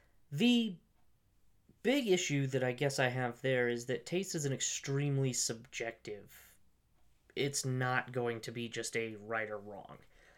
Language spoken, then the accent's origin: English; Colorado, United States; Born and raised in Colorado, absolutely love this state